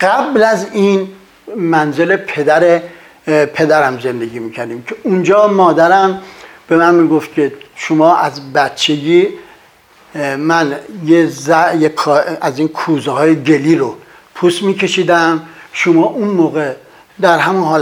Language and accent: Persian; Tehran, Tehran Province, Iran; بنده در تهران متولد شدم، در سنگلج پارک شهر فعلی. خونمونم سر کوچه حمام خورشید بود.